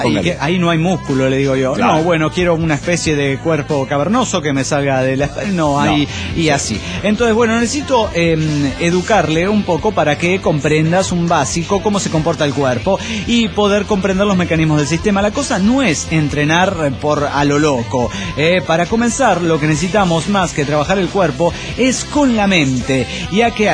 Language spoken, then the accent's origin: Spanish; Salamanca, Guanajuato, Mexico; soy el flautista de Salamanca, Guanajuato, México.